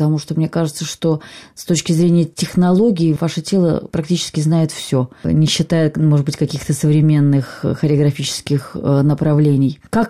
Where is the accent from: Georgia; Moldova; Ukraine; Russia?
Russia; Saint Petersburg; и не только потому, что мы вместе закончили Ленинградское хореографическое училище, и потому что мы из Ленинграда